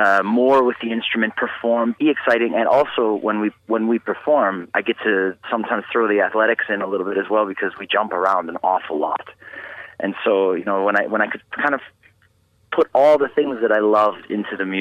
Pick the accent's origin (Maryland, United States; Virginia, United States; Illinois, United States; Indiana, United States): Indiana, United States; Munster; So I was raised in Munster, Indiana.